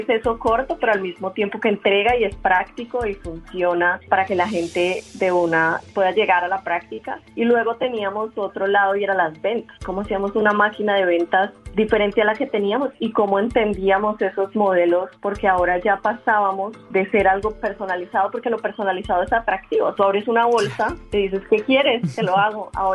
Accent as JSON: {"language": "Spanish", "country": "Colombia", "said": "decíamos, somos colombianos, en un mercado latino no va a ser tan atractivo."}